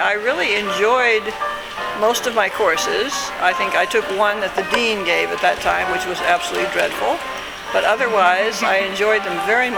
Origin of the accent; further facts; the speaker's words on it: Texas, United States; I grew up in Texas mostly, but around the country a little bit, but mostly Texas.